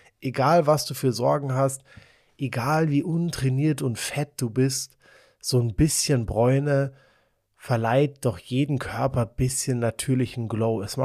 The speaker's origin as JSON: {"language": "German", "town": "Munich", "region": "Bavaria", "country": "Germany", "said": "ich bin aus Bayern, Mann, ich bin einfach nur saugeil braun, ich bin aus Minga."}